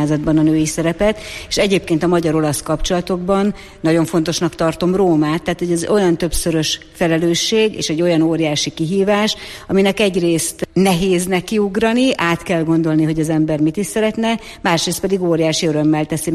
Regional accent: Jászberény, Jász-Nagykun-Szolnok, Hungary; Én Jászberényből származom. Nagyon fontos számomra, hogy én egy jász közösségben, a jász emberek között nőttem föl.

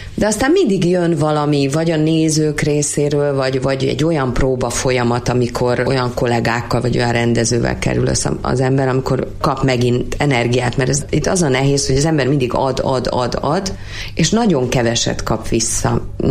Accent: Budapest, Hungary; also born or lived in Kecskemét; én tőzsgyökeres budapesti vagyok, soha nem voltam vidéken.

